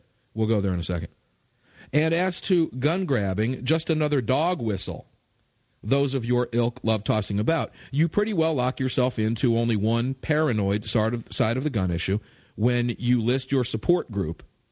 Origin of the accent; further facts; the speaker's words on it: Tampa, Florida, United States; I have a criminal story that angered me from Tampa, Florida, my hometown, that I'll mention to you.